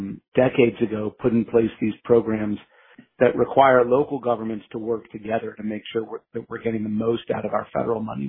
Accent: New England, United States; moved away as an adult; now in Maryland, United States; So I came to Maryland in 1996 when I was a freshman at Loyola College, and I've been here ever since. I grew up in New England.

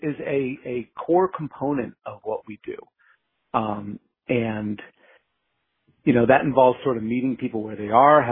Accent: New England, United States; moved away as an adult; now in Maryland, United States; So I came to Maryland in 1996 when I was a freshman at Loyola College, and I've been here ever since. I grew up in New England.

